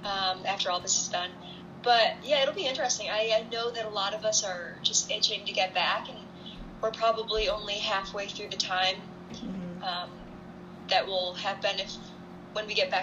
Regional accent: United States; U.S. Open, in my home state

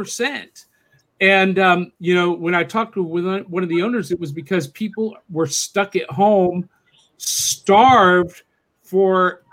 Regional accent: Akron, Ohio, United States; Well, I'm a Cleveland Browns guy, so dude, I'm from Akron, Ohio.

